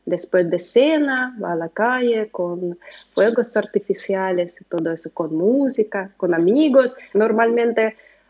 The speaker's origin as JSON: {"language": "Spanish", "country": "Russia", "second_language": "Spanish", "said": "Yo vivo en Rusia, soy de Rusia, y normalmente aquí celebramos más noche de Año Nuevo"}